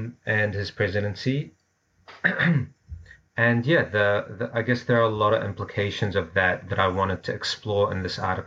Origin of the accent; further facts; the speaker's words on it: Auckland, New Zealand; born or raised there; also born or lived in Iraq